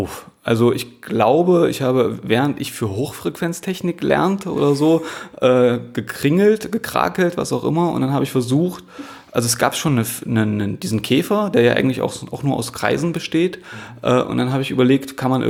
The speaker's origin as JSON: {"language": "German", "town": "Halle", "region": "Saxony-Anhalt", "country": "Germany", "also_born_or_lived": "Magdeburg / Stuttgart", "lives_now": "Berlin, Germany", "said": "Ich komme eigentlich aus Halle, habe in Magdeburg studiert, habe in Stuttgart gearbeitet, war in Tuttlingen eine Zeit lang, dann in Nürnberg und seit 2,5 Jahren ungefähr bin ich in Berlin."}